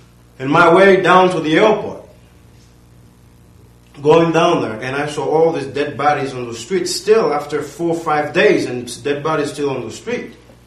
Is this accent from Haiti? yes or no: yes; Haiti; So as a young Haitian growing up in Haiti and then lives in Haiti still